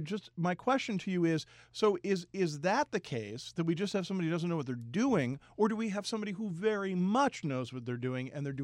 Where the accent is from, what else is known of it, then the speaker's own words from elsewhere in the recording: Philadelphia, Pennsylvania, United States; Yeah, me too.